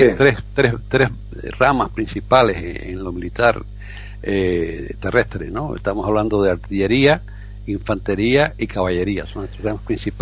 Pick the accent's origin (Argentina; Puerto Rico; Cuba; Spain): Cuba; accent: Cuban; gracias a eso pude, con mi acento cubano, que sé qué, pude hacerlo